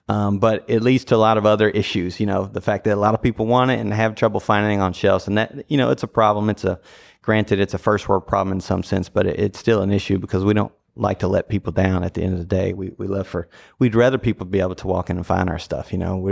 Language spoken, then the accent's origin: English; Nashville, Tennessee, United States; moved away as an adult; also born or lived in Louisville; No, I grew up in Nashville, Tennessee. So grew up there. So that's what, you know, that's why my allegiances lie there.